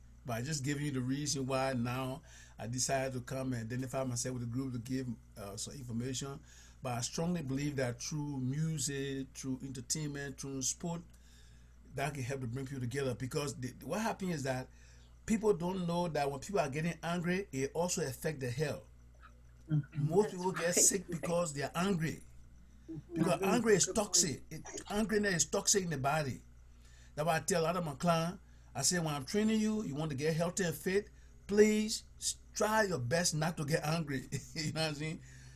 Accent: Liberia; I'm from Liberia, West Africa.

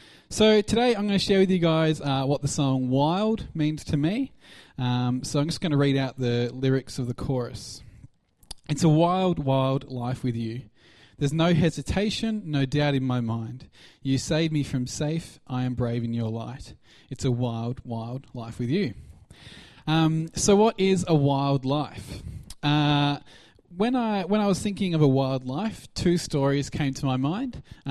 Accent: Australia; accent: Australian; otherwise no one had any idea what I was talking about when I said Hull in my Aussie accent.

